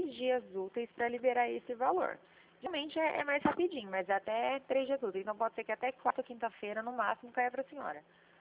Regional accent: São Paulo, Brazil; eu sou do Vale do Paraíba.

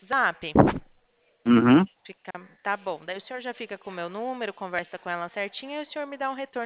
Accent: São Paulo, Brazil; É, eu sou do interior de São Paulo.

